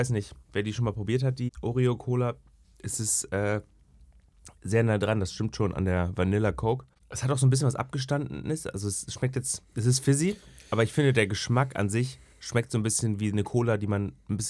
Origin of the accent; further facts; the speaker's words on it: Northern Germany, Germany; Also ich liebe die ja. Ich komme ja aus dem Norden.